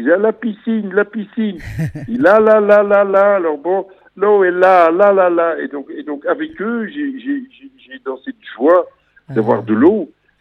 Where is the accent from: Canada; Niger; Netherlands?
Netherlands; now in France; je suis néerlandais en France